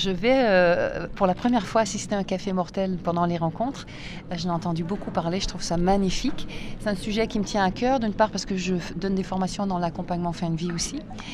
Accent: Canada; je suis canadienne, hein, ma mère est québécoise.

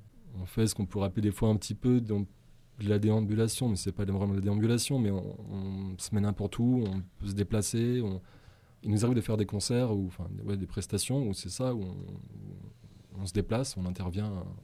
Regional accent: Lyon, Auvergne-Rhône-Alpes, France

